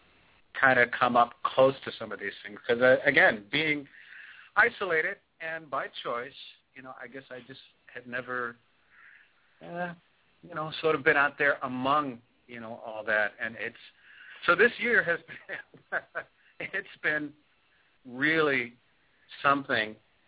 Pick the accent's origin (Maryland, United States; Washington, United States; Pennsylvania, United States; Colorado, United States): Pennsylvania, United States; Philadelphia; Many years ago, my brother and I, you know, we're from Philadelphia. We had a band.